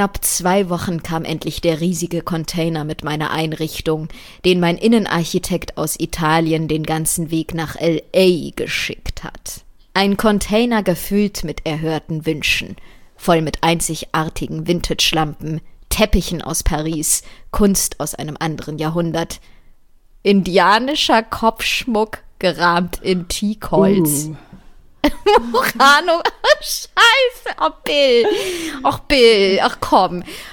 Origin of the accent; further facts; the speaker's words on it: Saxony-Anhalt, Germany; Denn Heimat habe ich in Deutschland, den grauen Mauern und trostlosen Sommern auf dem ostdeutschen Land irgendwo in der Nähe von Magdeburg, nie empfunden.